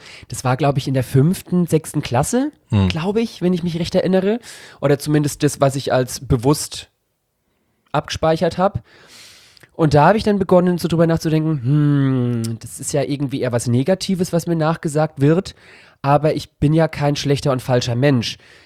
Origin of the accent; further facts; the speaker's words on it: Bavaria, Germany; ich komme aus Oberfranken, was in Bayern, was an sich ja sehr konservativ und katholisch geprägt ist, so die protestantische Hochburg ist, auch noch der Landkreis Coburg, aus dem ich stamme. Also ich bin jetzt auch 33